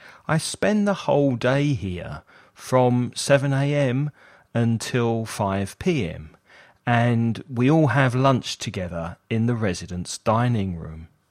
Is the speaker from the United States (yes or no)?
no; London, United Kingdom; I'm from London. I was born in South London, but now I live in North London with my girlfriend in a small flat.